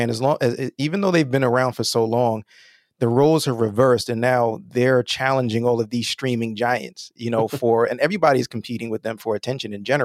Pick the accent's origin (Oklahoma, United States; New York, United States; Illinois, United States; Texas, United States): New York, United States; Roosevelt; I'm from Roosevelt, New York, but there was one in Freeport, New York that was less than a mile away.